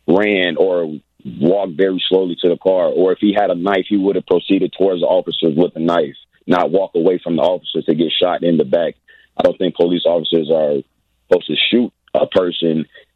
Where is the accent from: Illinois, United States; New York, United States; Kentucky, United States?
Illinois, United States; Chicago; now in Kenosha, United States; I'm from Chicago, so I can tell you firsthand. I just live in Kenosha.